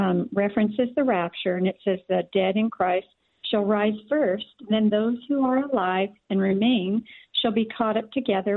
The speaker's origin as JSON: {"language": "English", "region": "Idaho", "country": "United States", "lives_now": "Portland, United States", "said": "I'm from Idaho, actually."}